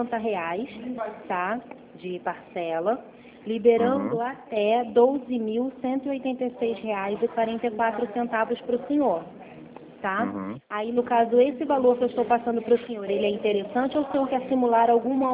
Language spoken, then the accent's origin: Portuguese; Nova Iguaçu, Rio de Janeiro, Brazil; eu sou daqui do Rio, falo de Nova Iguaçu.